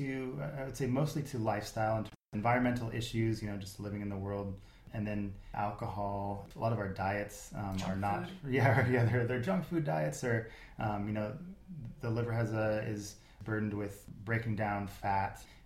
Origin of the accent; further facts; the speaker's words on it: Seattle, Washington, United States; now in California, United States; And because I grew up in Seattle, where naturopaths are much more popular than they are here in California